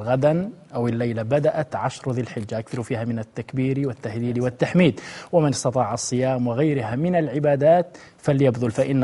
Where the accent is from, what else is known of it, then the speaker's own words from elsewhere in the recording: Jordan; أنا جاي من الأردن، أرض النشامة يا شيخ.